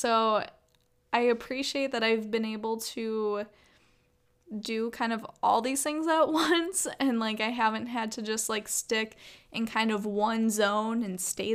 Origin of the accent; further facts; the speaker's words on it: Green Bay, Wisconsin, United States; I kind of wanted to just not necessarily get out of my hometown, because I don't have a problem with Green Bay and I'm in Green Bay currently